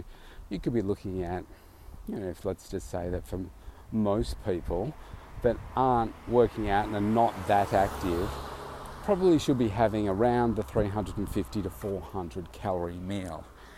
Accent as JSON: {"language": "English", "town": "Melbourne", "region": "Victoria", "country": "Australia", "tie": "born or raised there", "said": "certainly in my hometown here in Melbourne, the estate that I'm walking through now, which is my own estate"}